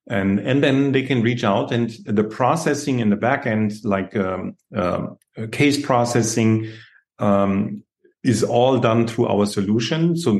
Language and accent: English; Germany; now in United States; 15 years ago, when I came from Europe, Germany, to the US